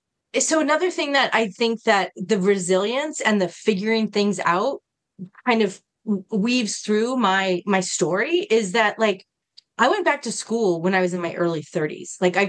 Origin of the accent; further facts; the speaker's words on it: California, United States; moved away as an adult; I left California when I was 20. I was 20 years old and I moved to the East Coast from California and I had to figure shit out. I just did. I'd never been out of California.